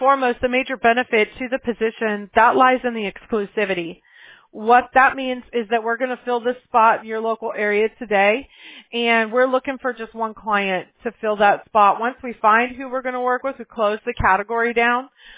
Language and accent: English; Mobile, Alabama, United States; born there; My brother was born in Huntsville. I was born in Mobile.